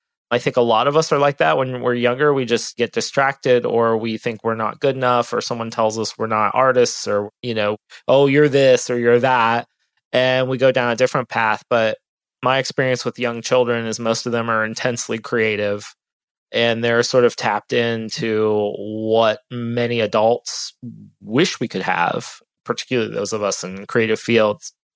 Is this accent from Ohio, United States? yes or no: yes; Ohio, United States; now in Austin, United States; people ask me if I'm from Texas, and I said, no, I'm from Ohio.